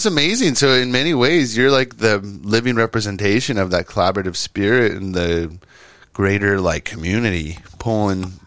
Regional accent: Santa Cruz, California, United States; people would want to like, you know, vibe out and be like, where are you guys from? What's your deal? And we'd say Santa Cruz

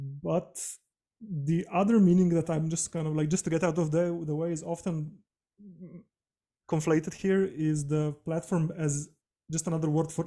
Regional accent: Slovenia; English is a second language; moved away as an adult; now in Berlin, Germany; so I'm generally originally from Slovenia. I moved to Berlin 8 years ago now.

